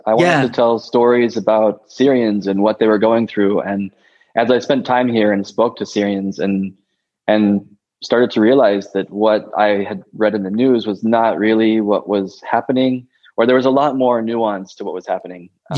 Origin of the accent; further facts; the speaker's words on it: Las Vegas, Nevada, United States; also born or lived in California; So I grew up in Las Vegas, actually.